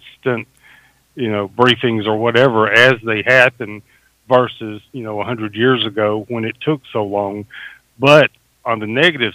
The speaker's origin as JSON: {"language": "English", "region": "Alabama", "country": "United States", "tie": "born there", "accent": "Southern", "lives_now": "Mississippi, United States", "said": "if you can't tell already by my accent, yes, I'm a Southerner. Yes, I live in Mississippi."}